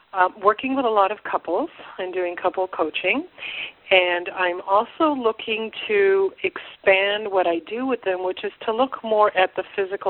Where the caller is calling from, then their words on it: Toronto, Ontario, Canada; I am calling from Toronto, Canada.